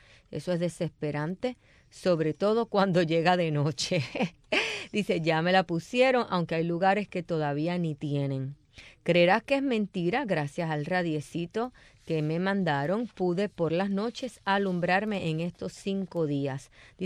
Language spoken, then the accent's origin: Spanish; Puerto Rico; Ustedes saben que yo soy puertorriqueña. Yo tengo familia, tengo amistades en Puerto Rico.